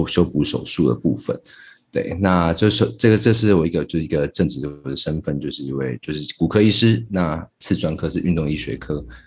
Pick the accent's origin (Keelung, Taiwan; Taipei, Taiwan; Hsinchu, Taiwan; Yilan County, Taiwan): Taipei, Taiwan; also born or lived in Tainan; now in Taichung, Taiwan; 我其实本身是台北人，然后我在台南念书，然后后来就在台中就业